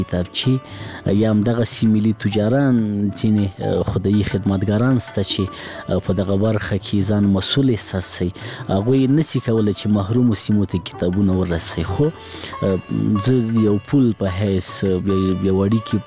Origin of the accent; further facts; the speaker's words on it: Laghman, Afghanistan; زه په لغمان کې پیدا شوم، په لغمان کې را لوی شوم، ښوونځی مې په لغمان کې لوستې، هغه کتابو او تعلیم او کتابچې او قلم سره زه په لغمان کې آشنا شوم.